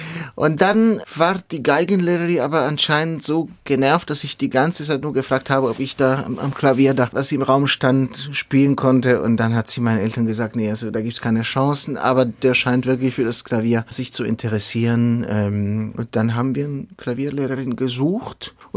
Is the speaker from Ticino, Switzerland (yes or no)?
yes; Ticino, Switzerland; Ich komme aus dem Tessin, also da gibt es auch nicht gerade wenig Kirchen. Eine Region, die noch relativ katholisch geprägt ist.